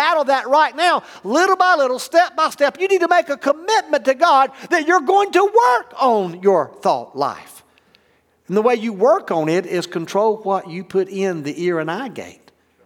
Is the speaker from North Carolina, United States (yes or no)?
yes; North Carolina, United States; Tell I'm from Eastern North Carolina, it comes out every now and then